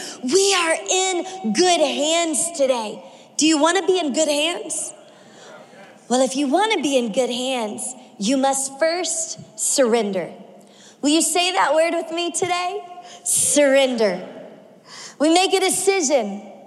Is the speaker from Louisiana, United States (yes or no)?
yes; Shreveport, Louisiana, United States; now in Miami, United States; I'm not originally from Miami. I've been in Miami for about 18 years, but grew up in Shreveport, Louisiana. And I'm one of seven kids.